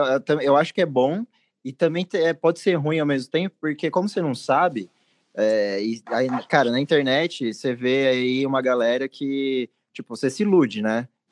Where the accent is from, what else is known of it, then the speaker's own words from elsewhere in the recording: Santo André, São Paulo, Brazil; eu sou da BC, né? Sou de Santo André.